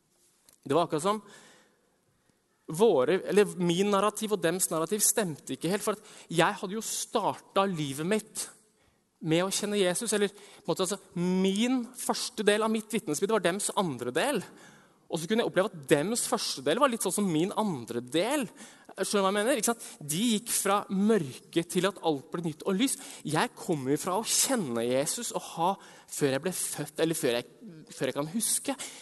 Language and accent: Norwegian; Hamar, Innlandet, Norway; for jeg kommer fra Hamar.